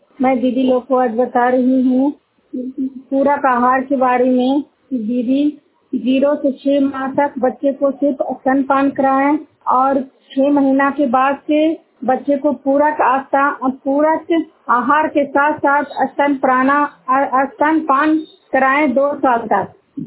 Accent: Guniyar, Bihar, India; मैं नालंदा जिला हिलसा प्रखंड के गुनियार गांव की निवासी हूँ।

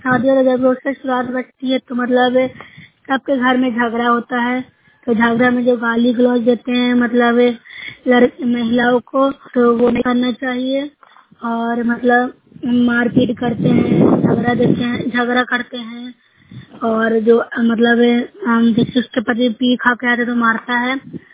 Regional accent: Nursarai, Bihar, India; मैं नूरसराय ब्लॉक से हूँ, जिला नालंदा की निवासी हूँ।

